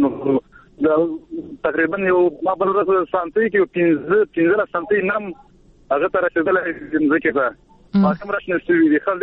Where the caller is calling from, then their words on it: Kelagay, Baghlan, Afghanistan; ما د بغلان نه کېلګي سیمې